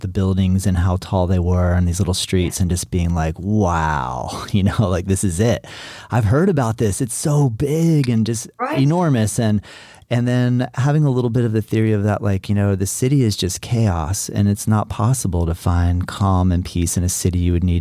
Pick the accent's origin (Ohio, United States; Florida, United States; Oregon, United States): Florida, United States; You know, growing up, I grew up here in Florida. It's pretty quiet. There wasn't a lot going on, not in a city.